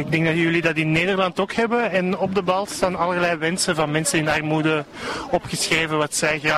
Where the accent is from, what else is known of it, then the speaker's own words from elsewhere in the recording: Belgium; Ik ben een Belg.